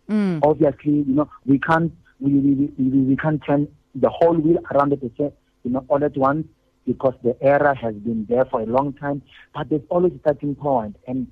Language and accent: English; South Africa; the sad thing about us, especially as South African Christian community, is that we have books for everything in our home library